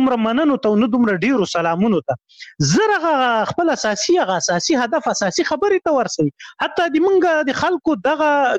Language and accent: Pashto; Shamshatu, Khyber Pakhtunkhwa, Pakistan; شمشتو مهاجرینو کمپوس هغه د هغه پخواني جهادي رهبرانو ندیو رهبر کمپو مشهور کمپو زه په هغه کې لوی سوی وم